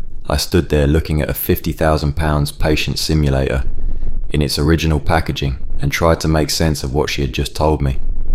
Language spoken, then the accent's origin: English; Paisley, Scotland, United Kingdom; Growing up in Paisley, I watched my mum mark exercise books every evening after her teaching day ended